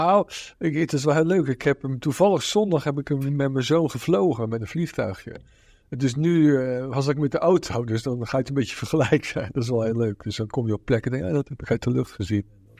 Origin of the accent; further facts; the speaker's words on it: Randstad, Netherlands; Nee, ik kom natuurlijk uit de Randstad. Ik woon dan wel het Groene Hart, dus dat is dan wel redelijk open.